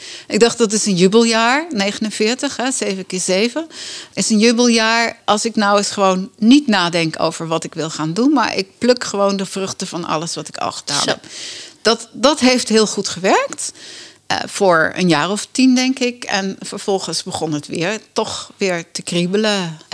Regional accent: Barneveld, Gelderland, Netherlands; Als katholiek en ook gewoon als geboorte katholiek, zal ik maar zeggen. Maar ik kom wel van de Veluwe, ik kom uit Barneveld.

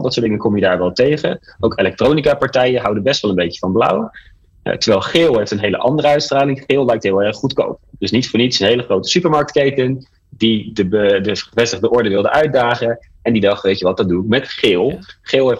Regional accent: Netherlands; Wij als Nederlanders staan bekend als zuinig en voorzichtig en al dat soort dingen. Het is niet per se in het brein dat wij als Nederlanders anders zijn dan anderen.

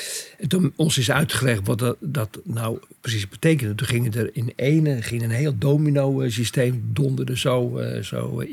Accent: North Holland, Netherlands; En bij ons in West-Friesland. West-Friesland is wereldberoemd in Nederland.

